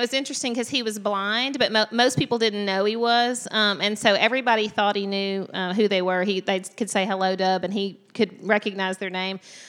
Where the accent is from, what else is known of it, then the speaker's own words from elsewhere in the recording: Sheridan, Arkansas, United States; also born or lived in Hampton; You know, every story in Arkansas is a long story. But yes, the first half of my childhood was in Hampton. The second half was in Sheridan, which is where my parents are from